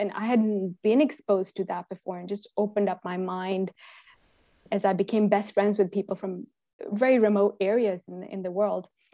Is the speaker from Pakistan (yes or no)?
yes; Pakistan; I mean, I grew up in Pakistan and always had this desire to travel